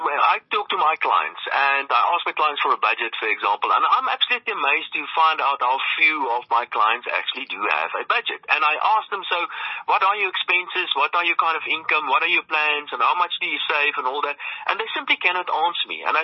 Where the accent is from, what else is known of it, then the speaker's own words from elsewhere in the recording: South Africa; That, I think, is a real great opportunity for being a South African.